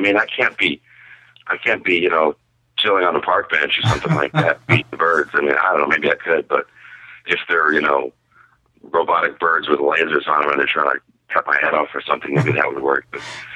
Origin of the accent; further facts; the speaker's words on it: Los Angeles, California, United States; I mean, obviously, you know, I'm from Los Angeles